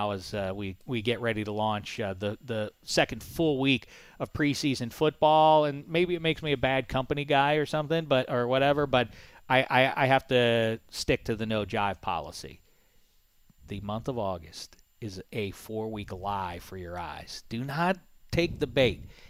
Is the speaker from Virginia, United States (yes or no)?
no; Pittsburgh, Pennsylvania, United States; I am as I've mentioned before, I'm from Pittsburgh.